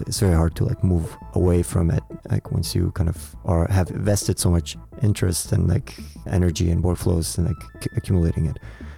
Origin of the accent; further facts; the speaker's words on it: Germany; also born or lived in Armenia / Canada; now in United Kingdom; So I was born in Armenia, grew up outside between Germany, Canada, and then moved to the UK.